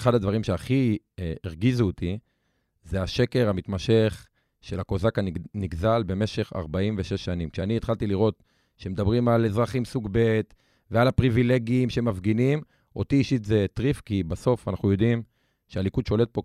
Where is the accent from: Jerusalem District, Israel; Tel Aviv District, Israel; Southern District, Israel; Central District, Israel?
Central District, Israel; Lod; אז גדלתי בלוד, במשפחה קשת יום, בשכונה מאוד קשה.